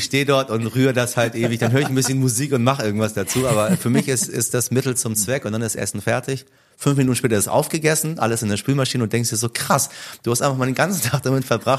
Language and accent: German; Iran; kann ich mich tatsächlich an ein ganz normales Leben als Kind im Iran erinnern.